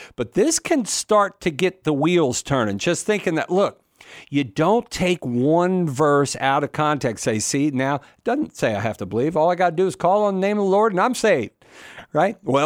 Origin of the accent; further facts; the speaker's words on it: Virginia, United States; I knew that didn't sound Virginia to me because I'm from Virginia.